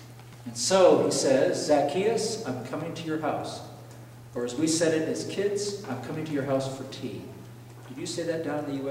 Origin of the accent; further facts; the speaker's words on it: Ecuador; where I grew up in Ecuador, you had to be baptized.